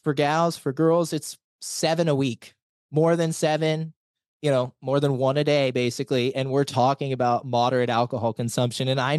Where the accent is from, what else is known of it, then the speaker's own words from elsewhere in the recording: California, United States; Can you tell I'm from California, guys?